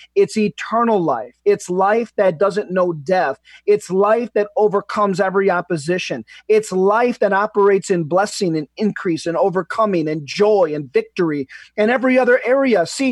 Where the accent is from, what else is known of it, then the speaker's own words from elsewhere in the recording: United States; now in Canada; Canada now and we're citizens of Canada, but we're originally from the U.S.